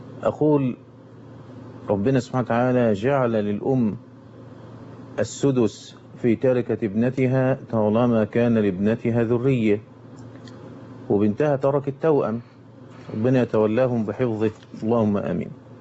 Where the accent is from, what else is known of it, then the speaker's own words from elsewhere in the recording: Egypt; وجرت العادة عندنا في مصر